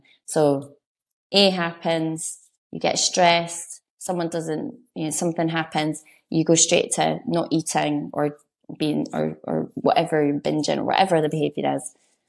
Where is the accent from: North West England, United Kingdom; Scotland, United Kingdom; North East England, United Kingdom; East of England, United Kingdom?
Scotland, United Kingdom; Edinburgh; I'm from Edinburgh, so I'm not a country girl